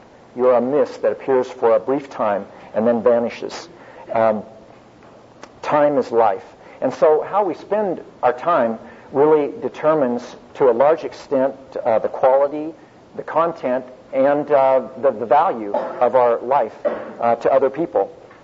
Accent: Norman, Oklahoma, United States; I'm from Norman, Oklahoma. Work with students at the University of Oklahoma there, international students.

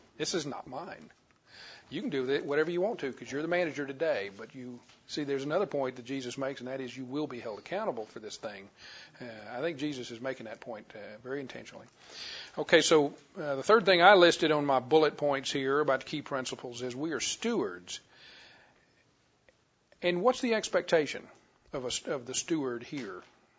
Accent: Louisiana, United States; I'm from Louisiana, you know, when we make coffee, we make something you can't see through.

